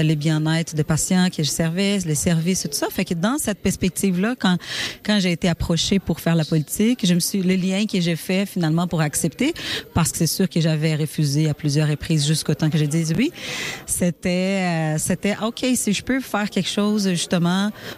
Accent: Brazil; moved away as an adult; now in Sherbrooke, Canada; Moi, je viens du Brésil. Ça fait 14 ans que je suis ici à Sherbrooke. Et je suis venue directement à Sherbrooke.

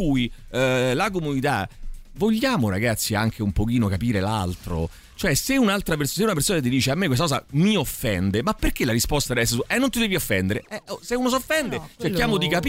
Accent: Viterbo, Lazio, Italy; Intanto sono stato a San Francisco e sono di Viterbo.

